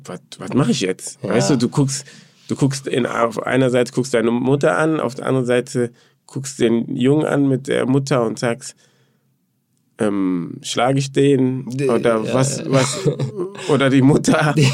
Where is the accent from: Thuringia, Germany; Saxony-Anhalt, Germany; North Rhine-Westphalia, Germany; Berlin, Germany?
North Rhine-Westphalia, Germany; Cologne; Ich bin auch in Köln groß geworden, in so einem Ghetto-Bereich, Hochhaus, viele Ausländer.